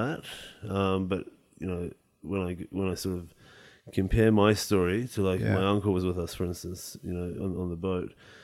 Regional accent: Iran; also born or lived in Vienna, Austria; I'm Iranian. You know, my parents are Iranian. I was born in Austria, in Vienna, but we went back to Iran just before the revolution occurred, and we had to escape because we were Baha'is, right?

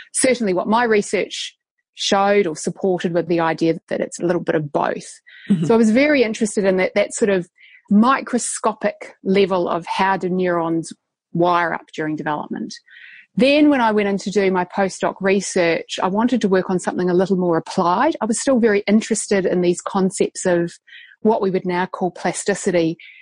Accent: New Zealand; accent: Kiwi; And I know it was not my Kiwi accent

